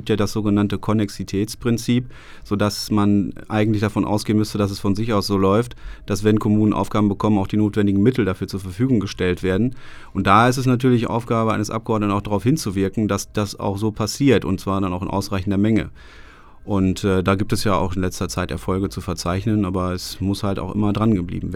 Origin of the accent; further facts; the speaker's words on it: Münster, North Rhine-Westphalia, Germany; ich komme ja aus Gremmendorf